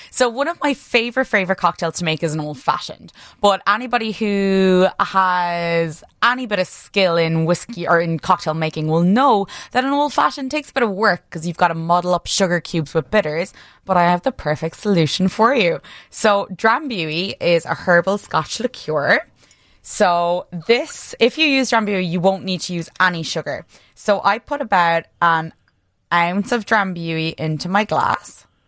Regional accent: Ireland; I'm from Ireland. Originally, I haven't been practicing this accent. It is authentic.

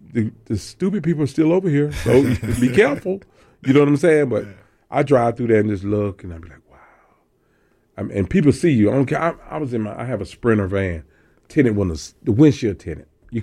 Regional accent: Atlanta, Georgia, United States; And I'm from Atlanta, and I don't care nothing about the Falcons.

